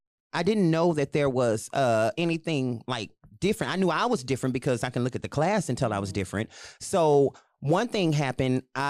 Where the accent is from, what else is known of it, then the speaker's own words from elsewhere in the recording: Houston, Texas, United States; Again, I grew up in North Shore in Houston, Texas.